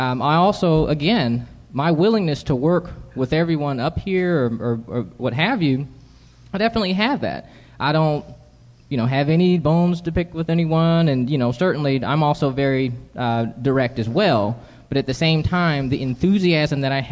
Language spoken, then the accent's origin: English; Los Angeles, California, United States; also born or lived in Michigan / Charlotte; I was born in Michigan, the inner city of Michigan. I was raised also in Los Angeles, California. For high school, I moved to Charlotte, North Carolina, but Charlottesville is my home, for the record.